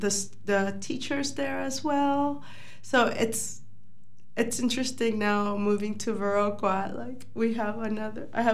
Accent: Nicaragua; now in United States; I come from Nicaragua and I lived in a city too. So even then it was like, it's a more poor country, it was still a lot of bustling. So I'm now in another bustling city.

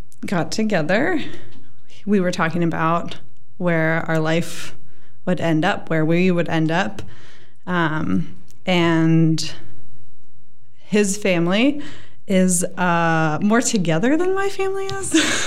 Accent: Washington, United States; I'm from Western Washington, born and raised.

